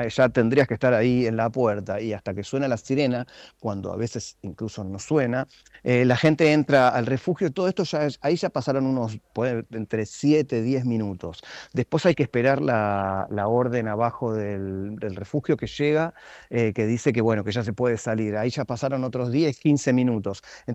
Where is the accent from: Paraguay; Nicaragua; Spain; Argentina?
Argentina; pero como argentino, yo los invitaría a ponerse en lugar de tener que ver a los vecinos